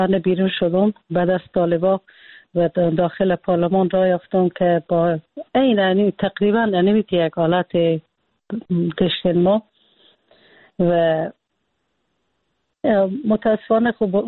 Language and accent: Persian; Afghanistan; ما وقتی که بیرون از افغانستان هستیم